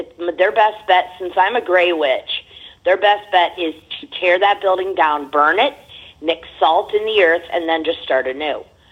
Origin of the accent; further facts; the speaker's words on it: Naples, Florida, United States; now in Monroe, United States; Yes, I'm a cheesemaker, but originally from Naples, Florida.